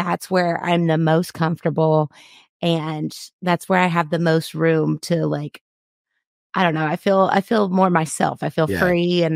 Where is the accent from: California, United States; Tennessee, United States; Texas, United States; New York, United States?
Tennessee, United States; Memphis; I'm from Memphis, mm-hmm.